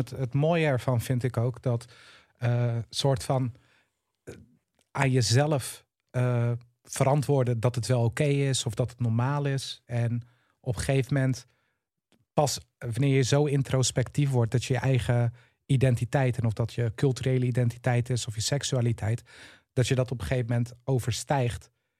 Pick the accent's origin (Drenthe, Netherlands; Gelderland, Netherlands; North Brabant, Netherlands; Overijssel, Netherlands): Gelderland, Netherlands; Culemborg; also born or lived in Tiel; ik ben wel opgegroeid in een volksbuurtje in Culemborg, waar voornamelijk ook Marokkaanse jongeren woonden.